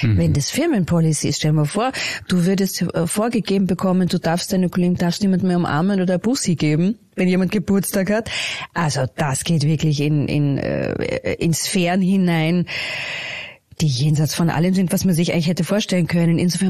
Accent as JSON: {"language": "German", "region": "Vienna", "country": "Austria", "tie": "born or raised there", "said": "Ich bin in Wien aufgewachsen, also ich bin eine waschechte Wienerin quasi, aber habe eben von beiden Elternteilen Migrationshintergrund."}